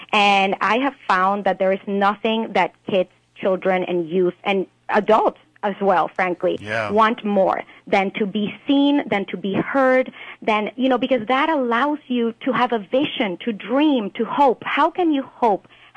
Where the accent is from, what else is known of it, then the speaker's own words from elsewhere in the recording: Venezuela; moved away; I'm originally from Venezuela, but I left a long time ago, and I've been living in many different parts of the world